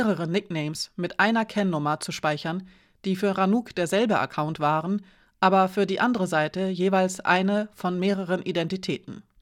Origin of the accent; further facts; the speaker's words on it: Nuremberg, Bavaria, Germany; ich bin in Nürnberg geboren und habe da bis zum Studium gelebt.